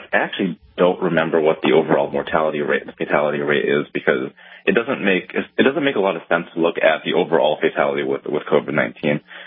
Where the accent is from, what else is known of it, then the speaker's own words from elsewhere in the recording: California, United States; But, you know, I'm from California, and there are parts of California that are threatening to go back into lockdown